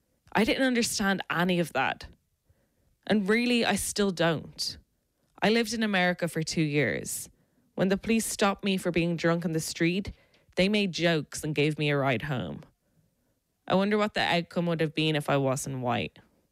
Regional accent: Ireland; As Irish, we're part of a white people loophole. We've never repressed anyone. We've only been repressed.

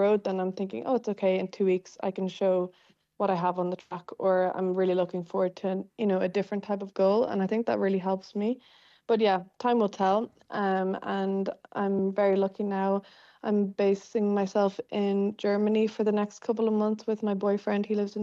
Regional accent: Ireland; And even when we're from Ireland

